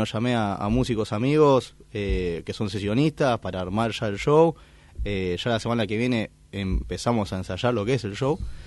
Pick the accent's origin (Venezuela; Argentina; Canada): Argentina; Lomas de Zamora, Buenos Aires Province; Soy de acá, de Loma de Zamora.